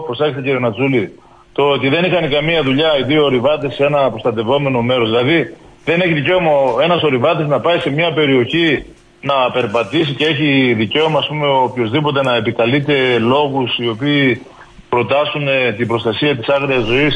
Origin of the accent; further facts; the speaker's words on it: Kalochori, Greece; Δηλαδή στο Καλοχώρι, στο χωριό μου, περνάει κάθε βράδυ, κάνει μια διαδρομή έτσι μέσα από το χωριό.